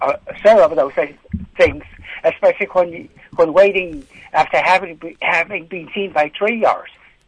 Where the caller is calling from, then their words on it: Eek, Alaska, United States; I'm calling from Eek, Alaska.